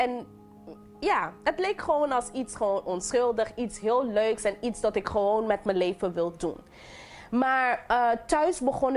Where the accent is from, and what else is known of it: Sint Maarten; born or raised there; moved away as an adult; also born or lived in Curaçao; now in Netherlands